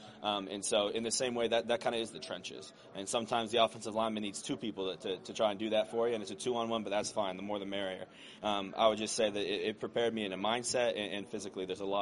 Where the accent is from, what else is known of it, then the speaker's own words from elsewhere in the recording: Nebraska, United States; Ndamukong Suh played at Nebraska. I grew up in Nebraska.